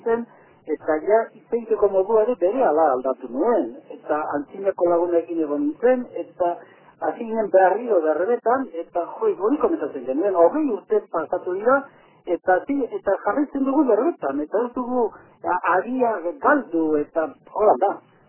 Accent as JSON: {"language": "Basque", "town": "Gernika", "region": "Basque Country", "country": "Spain", "tie": "born or raised there", "also_born_or_lived": "Durango / Markina / Venezuela", "moved": "as an adult", "said": "Ni jaio nintzen Durangon, izin nintzen Markinan eta Gernikan, eta Gernikatik alde egin nuen, irugeta iruan"}